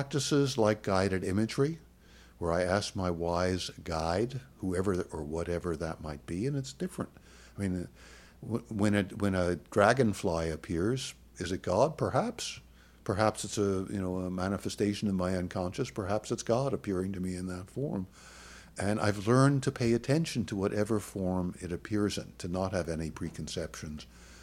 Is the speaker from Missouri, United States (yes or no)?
no; New York, United States; I grew up in New York and I'm Jewish, and I used to go to Jewish delicatessens on the Lower East Side.